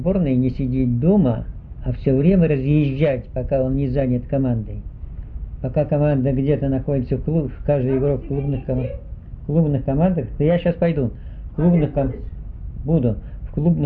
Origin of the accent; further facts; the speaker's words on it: Russia; что я россиянин, что я, моя родина, вот, Россия, и мой народ, это мой народ в России, и я вышел из этого народа